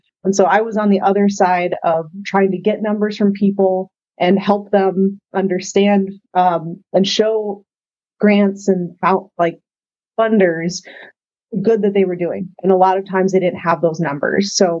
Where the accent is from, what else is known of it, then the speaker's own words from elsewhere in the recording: Fargo, North Dakota, United States; So I am from the Fargo, North Dakota area, and I live here.